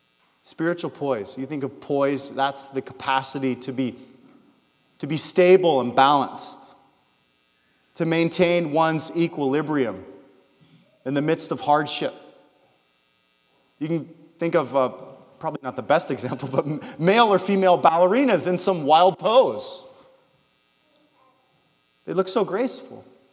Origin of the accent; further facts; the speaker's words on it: California, United States; And I'm driving on these Eastern Carolina back roads, like I'm from California. I'm used to well-lit highways and straight trips.